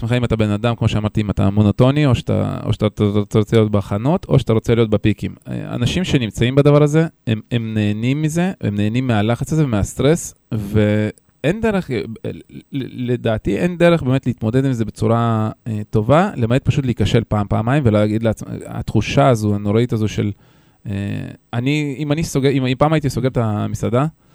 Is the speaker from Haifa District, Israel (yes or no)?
no; Beersheba, Southern District, Israel; אני באר שבעי במקור